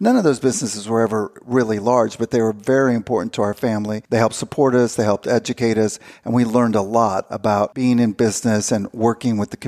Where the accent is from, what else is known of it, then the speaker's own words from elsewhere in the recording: Kansas City, Missouri, United States; So that's where I was born. I grew up in Kansas City, Missouri.